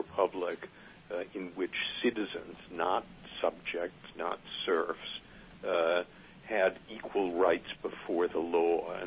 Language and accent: English; New York, United States; We've got my hometown paper, the New York Times, and its 1619 project trying to tell you that no, the country wasn't actually founded in 1776.